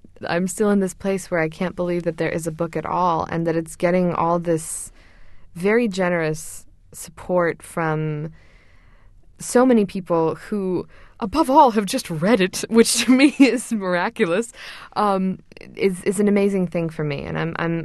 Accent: Cyprus; also born or lived in Egypt; I also had the experience of growing up in Cyprus and in Egypt

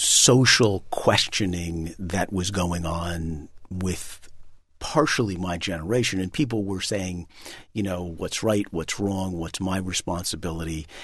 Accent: New York, United States; I mean, I grew up on Park Avenue and went to private schools.

